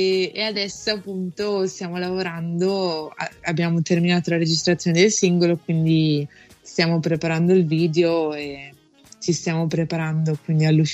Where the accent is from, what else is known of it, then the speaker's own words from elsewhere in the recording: Verona, Veneto, Italy; noi siamo di Verona, quindi suoniamo spesso in locali qui a Verona